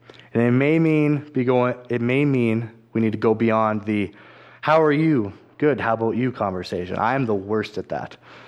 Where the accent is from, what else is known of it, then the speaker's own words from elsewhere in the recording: Swift Current, Saskatchewan, Canada; I'm not sure what the teenagers are like in this town, but I come from Swift Current